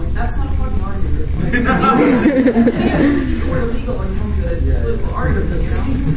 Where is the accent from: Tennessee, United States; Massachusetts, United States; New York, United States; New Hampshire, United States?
Massachusetts, United States; Boston; I'm from Boston.